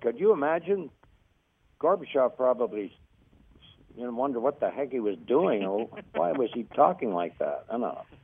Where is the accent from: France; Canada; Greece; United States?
Canada; I was born in Canada.